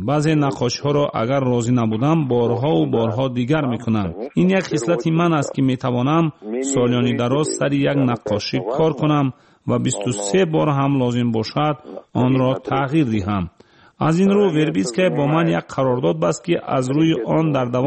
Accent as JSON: {"language": "Persian", "country": "Tajikistan", "tie": "born or raised there", "lives_now": "Tyumen, Russia", "said": "من به اینجا کوچیدم. در تیومین که یک شهری سیبری است، زندگی برای من آسان نیست. من در تاجیکستان بزرگ شدم."}